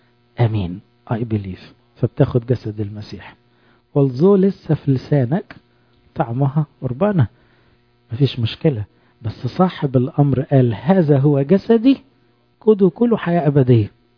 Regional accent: Egypt; انا انسان، انا مصري، انا مسيحي،

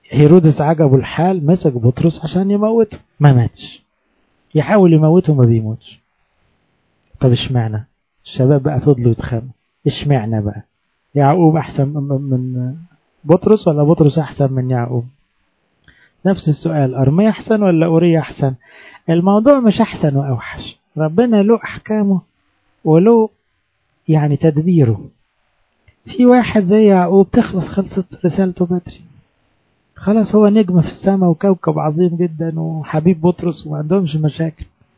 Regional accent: Egypt; يموت عندنا في مصر يبارك لنا بلادنا

